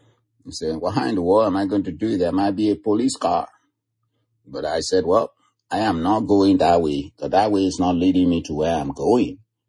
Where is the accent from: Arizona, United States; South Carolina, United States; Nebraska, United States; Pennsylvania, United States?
Arizona, United States; I said, listen, I'm from Arizona. I'm not from here. And of course, my license plate said Arizona.